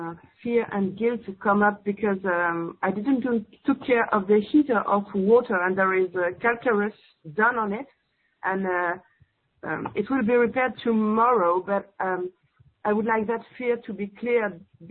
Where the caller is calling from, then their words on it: France; English is a second language; Yes, I come from France